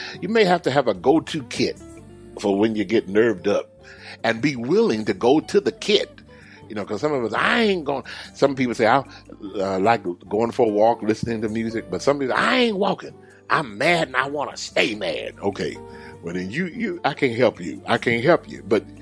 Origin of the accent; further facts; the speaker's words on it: Houston, Texas, United States; Let me go back to my hometown of Houston, Texas